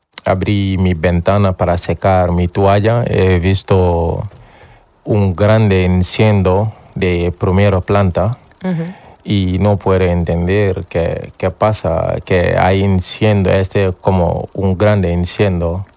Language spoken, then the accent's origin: Spanish; Gambia; Spanish is a second language; moved away as an adult; now in Spain; soy de Gambia y soy un marinero ahí.